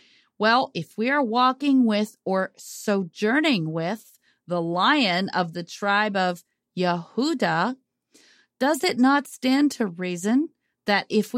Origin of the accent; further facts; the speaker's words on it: United States; born there; I was born here in the United States of America, but my parents were born in Italy.